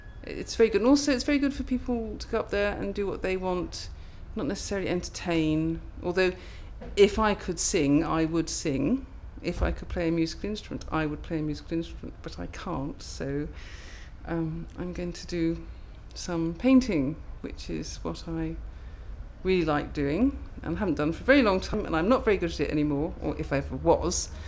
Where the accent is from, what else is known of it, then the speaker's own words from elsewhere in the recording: Wales, United Kingdom; also born or lived in London; I come from Wales. I live in just outside Aberystwyth. I've lived there for about 25 years. Before that, I was living in London